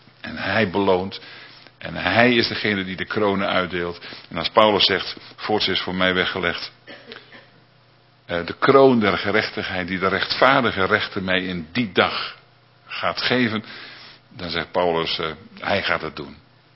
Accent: Schaaphok, Groningen, Netherlands; Schaaphok, in de buurt van Slochteren, waar ik woonde, waar ik opgroeide.

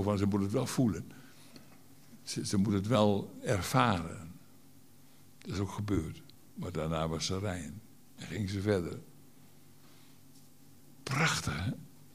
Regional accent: Schildwolde, Groningen, Netherlands; Ik had ook wel Schildwolde willen zeggen waar ik opgegroeid ben.

